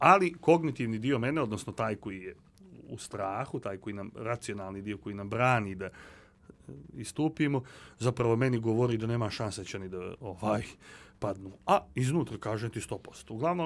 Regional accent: Montenegro; Mi nismo Crnogorci od 2002. i 2006. Mi smo Crnogorci od kad znamo za sebe. To jest ja od kad znam za sebe.

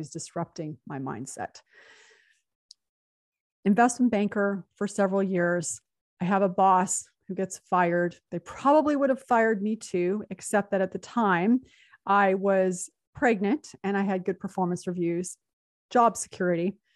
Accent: San Jose, California, United States; I grew up in San Jose, California. For those of you who know the Bay Area, I grew up in Almaden. I went to Leland High School.

